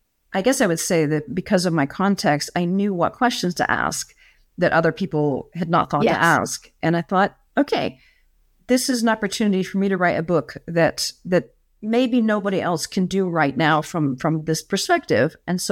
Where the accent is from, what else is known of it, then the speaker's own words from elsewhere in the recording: United States; now in England; I am an American, but I spend about a quarter of the year in England, in Oxford, and I have done this for about a decade and a half. So I'm sort of a part-time local.